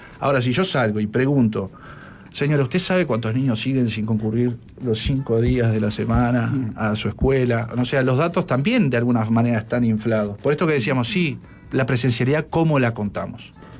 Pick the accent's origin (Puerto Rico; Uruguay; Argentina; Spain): Uruguay; como uruguayo me siento honrado